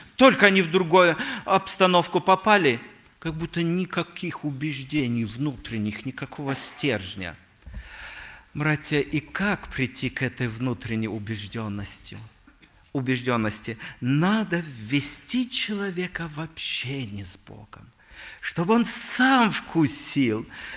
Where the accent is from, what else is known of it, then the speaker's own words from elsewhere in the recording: Omsk Oblast, Russia; я вырос в Сибири, в Омской области